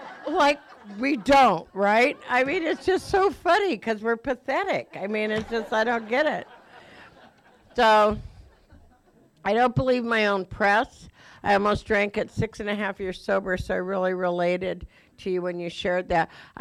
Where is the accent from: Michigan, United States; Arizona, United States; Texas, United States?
Arizona, United States; Phoenix; A lot of you know my story. I grew up in Phoenix, going to be a nun, ended up as a go-go dancer.